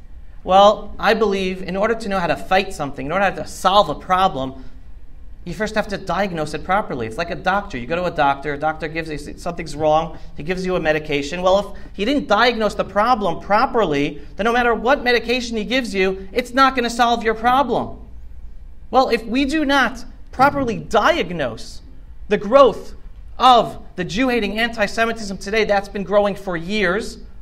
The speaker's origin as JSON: {"language": "English", "town": "New York City", "region": "New York", "country": "United States", "tie": "born or raised there", "said": "I understood how blessed we were as the Jews today, growing up in New York City, after 2,000 years of exile and persecution"}